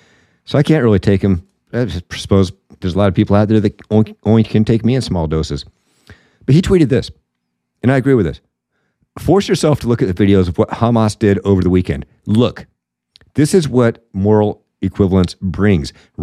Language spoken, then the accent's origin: English; Washington, United States; Right here in my home state, the University of Washington has an area called Red Square. Imagine that. In Seattle? No way.